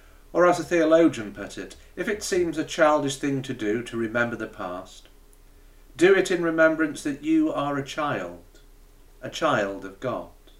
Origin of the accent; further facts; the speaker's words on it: North West England, United Kingdom; Growing up in South Cheshire, not far from Crewe, I was going to be a train driver